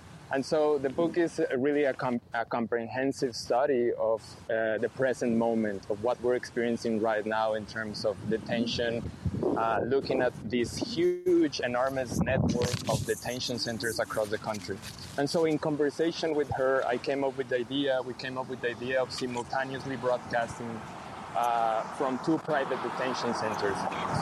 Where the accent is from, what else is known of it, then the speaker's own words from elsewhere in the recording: Mexico; now in United States; I'm a visual artist. I was born in Mexico. I'm originally from Mexico, but I have spent a few years in the United States, living in the United States